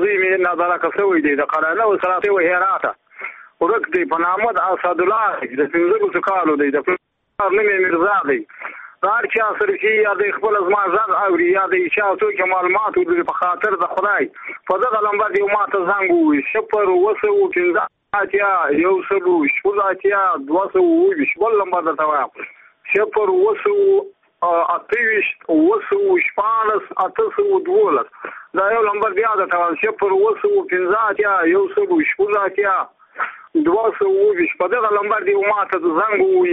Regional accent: Badghis, Afghanistan; زه په خپل د بادغیس ولایت یم.

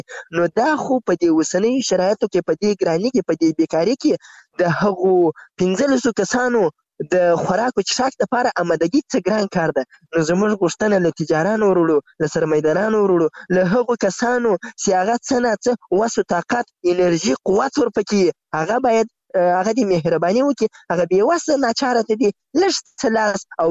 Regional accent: Zabul, Afghanistan; now in Ghazni, Afghanistan; یعنی زه له زابل نه راغلی یم دلته غزنی کې په یو کار مصروف یم

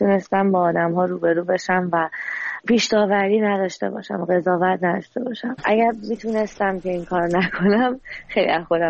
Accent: Iran; بعد که از ایران اومدم بیرون

